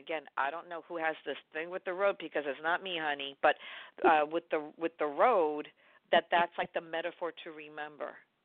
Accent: New York, United States; Now, listen, I'm a New Yorker. I don't know how to drive. I don't want to know how to drive.

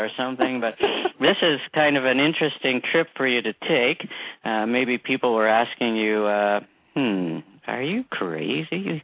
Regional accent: Canada; I'm no nicer or more kind or more deserving to be born and raised in Canada than they are to be born and raised there.

